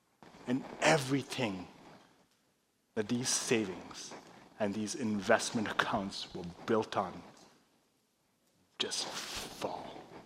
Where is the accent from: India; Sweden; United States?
India; I'm Indian, which is what I do. It's the one sport we're good at.